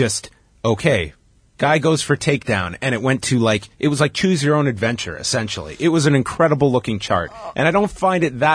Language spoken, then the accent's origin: English; Canada; Especially as a Canadian.